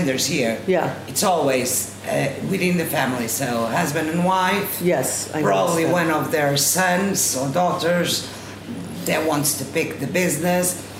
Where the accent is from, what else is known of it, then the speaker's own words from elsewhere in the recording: Lisbon, Portugal; I'm from Lisbon and my husband is from the south.